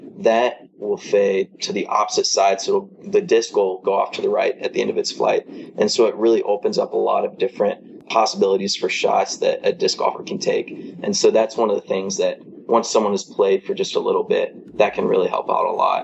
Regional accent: Denton, Texas, United States; So the course that I grew up at in my hometown, there was only one. It was called North Lakes, and that was just right mm-hmm. there in Denton, Texas.

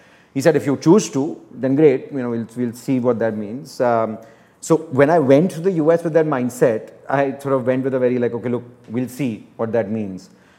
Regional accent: Mumbai, Maharashtra, India; So I grew up in Bombay, in Juhu. And then for undergrad, went to UIUC, Urbana-Champaign.

